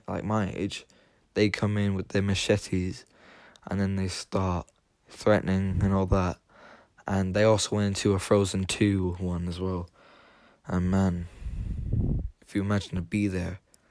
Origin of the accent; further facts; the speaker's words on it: Limerick, Munster, Ireland; I said that I'm from Limerick City.